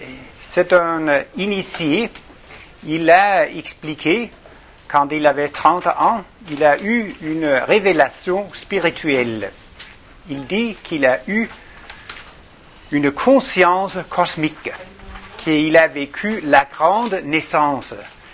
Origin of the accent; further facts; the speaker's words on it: Copenhagen, Capital Region of Denmark, Denmark; French is a second language; Je suis du Copenhague, Danemark. J'ai appris le français au lycée au Danemark et j'ai aussi fait des études à l'Alliance française à Paris, sur le boulevard Raspail.